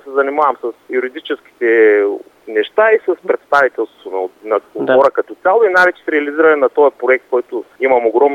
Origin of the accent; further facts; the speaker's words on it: Razgrad, Razgrad Province, Bulgaria; За мен е обидно да гледам в така родния ми град